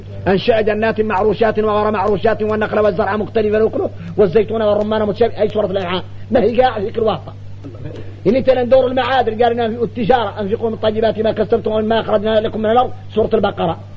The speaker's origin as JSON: {"language": "Arabic", "country": "Mauritania", "said": "الشايع عندنا احنا موريتاني يقولوا الشافعي"}